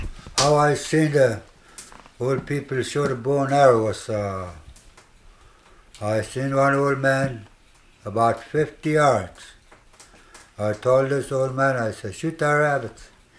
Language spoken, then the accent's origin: English; Nenana, Alaska, United States; Right from Nenana. That's my home. I was born and raised up there.